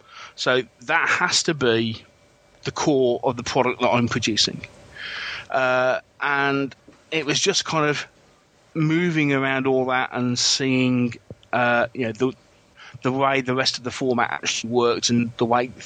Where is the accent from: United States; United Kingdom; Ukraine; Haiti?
United Kingdom; Birmingham, West Midlands; accent: Midlands; I'm actually from Birmingham.